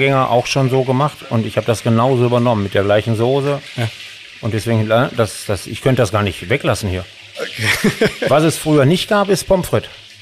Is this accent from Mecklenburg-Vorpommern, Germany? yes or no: no; Essen, North Rhine-Westphalia, Germany; Gebürtiger Heisinger.